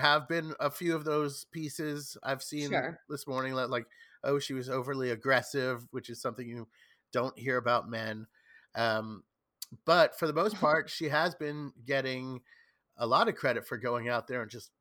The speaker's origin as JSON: {"language": "English", "region": "New York", "country": "United States", "said": "I have kind of a visceral dislike of him because I'm a New Yorker"}